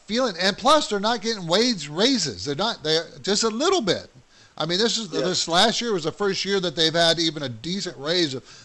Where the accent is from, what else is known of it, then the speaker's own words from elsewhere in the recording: Chula Vista, California, United States; Yeah, I was raised there. I think I told you I was raised there in Chula Vista, actually.